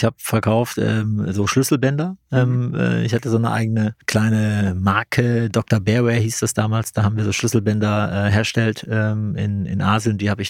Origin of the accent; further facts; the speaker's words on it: North Rhine-Westphalia, Germany; Ich komme aus dem Rheinland, aus dem schönen Rheinland und verstehe mich als Kölner. Also ich wohne seit 17 Jahren in Köln, bin aber im Speckgürtel Kölns aufgewachsen, zur Schule gegangen, habe dort Abitur gemacht